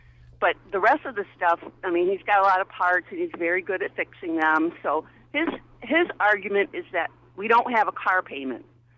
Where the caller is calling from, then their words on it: Hinsdale, Massachusetts, United States; Hinsdale.